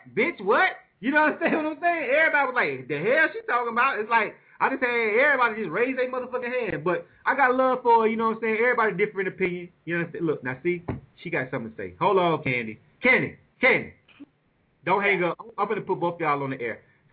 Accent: California, United States; I'm from the Bay.

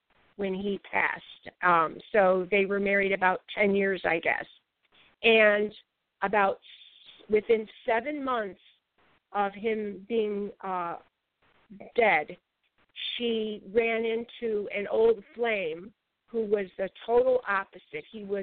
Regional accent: the South, United States; accent: Southern; all of our families had farms. We were very Southern. I had a very strong, I know I don't have my accent anymore, of course. I have a Chicago accent, actually. But we had Southern accents.

